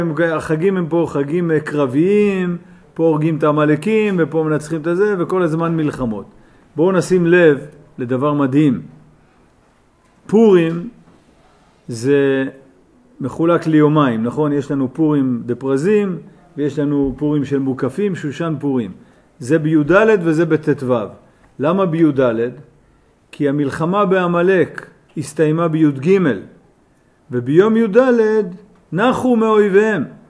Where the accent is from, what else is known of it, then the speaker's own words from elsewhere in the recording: Jerusalem, Jerusalem District, Israel; אני פה מירושלים וזוכה להיות פה איתכם